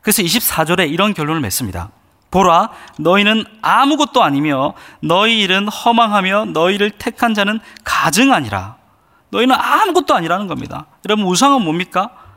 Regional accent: Samcheonpo, South Gyeongsang, South Korea; born there; moved away as an adult; 저는 삼천포라는 그 도시에서 태어났습니다. 제가 20살에 처음 서울이라는 곳에 와봤는데

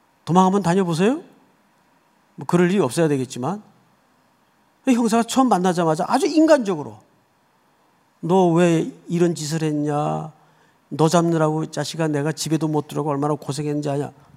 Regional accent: South Korea; 항상 우리는 부르짖는 기도는 한국 사람들 참 잘하는데

